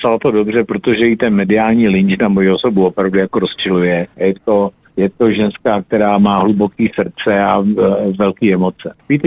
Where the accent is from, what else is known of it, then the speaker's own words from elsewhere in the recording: Moravský Písek, South Moravian Region, Czechia; also born or lived in Kyjov; Tam jsem se narodil, ale já jsem ještě z menší vsi, která je tam kousek, kterou nikdo nezná, jmenuje se Moravský Písek, tam není víno, není to vinařská oblast, ale je tam Slivovica